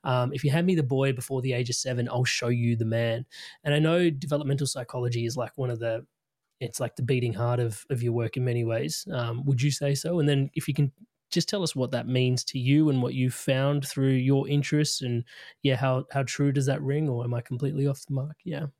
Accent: India; I think the being Indian kind of helps a little bit. It helps you roll your R's and all those sort of things that cultures invite us to do.

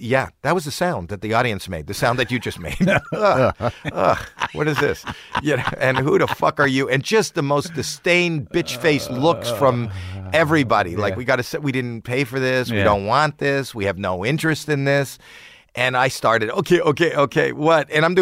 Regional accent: Toronto, Ontario, Canada; I happened to be in Toronto. He knew I was in Toronto. That's my hometown.

